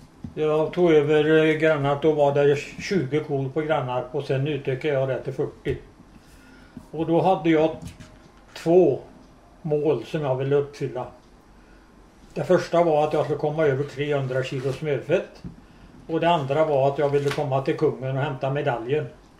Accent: Björstorp, Jönköping County, Sweden; born there; Nej, jag är född i Björstorp.

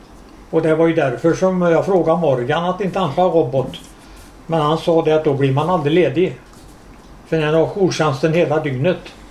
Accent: Björstorp, Jönköping County, Sweden; born there; Nej, jag är född i Björstorp.

